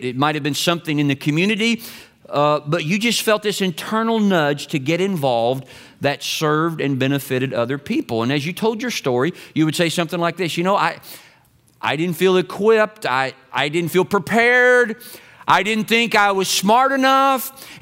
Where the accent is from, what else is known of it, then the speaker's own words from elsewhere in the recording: Kentucky, United States; it was a blue moon that inspired one of the favorite songs of my home state.